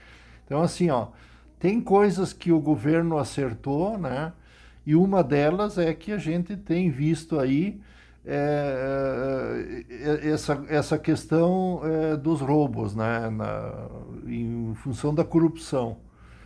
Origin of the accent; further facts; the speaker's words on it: Brazil; é óbvio que quem perde somos nós, né, brasileiros